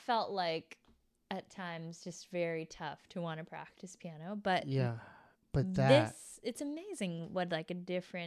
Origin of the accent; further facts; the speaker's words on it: Boston, Massachusetts, United States; And for me, growing up in Boston, there were also opportunities to like go play at jam sessions.